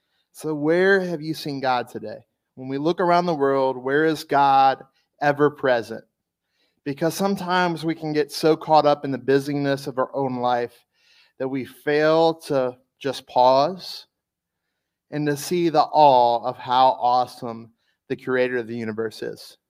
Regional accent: Louisiana, United States; Think my home state of Louisiana. I mean, most of it's supposed to be underwater.

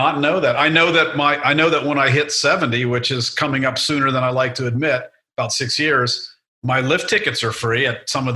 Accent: Baton Rouge, Louisiana, United States; accent: southern; also born or lived in Houston; I've lost my southern accent. I grew up in, we moved around a lot, but I lived in Houston for a while, and I lived in Baton Rouge for my grade school and then college years.

